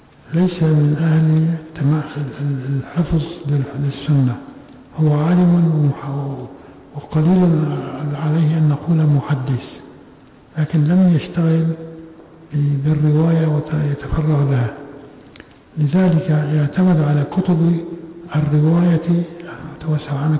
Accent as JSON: {"language": "Arabic", "country": "Syria", "said": "كما حصل عندنا في الشام"}